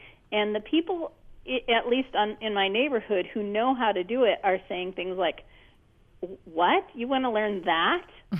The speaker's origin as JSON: {"language": "English", "town": "Fairbanks", "region": "Alaska", "country": "United States", "tie": "born or raised there", "said": "So my husband and I grew up in Fairbanks, and so we've always been doing subsistence type things."}